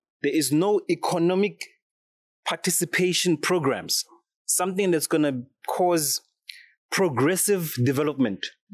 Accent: South Africa; Like in South Africa, this is the biggest thing as a South African

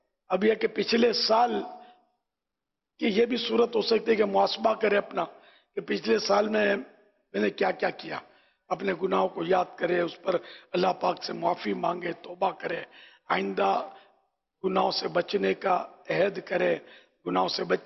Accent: Karachi, Sindh, Pakistan; born there; میں بھی اصل نسلن پاکستانی, میرے ماں باپ ہجرت کر کے آئے تھے, لیکن میں پاکستان کراچی میں پیدا ہوں. میرا مولد جو ہے یہ کراچی ہے

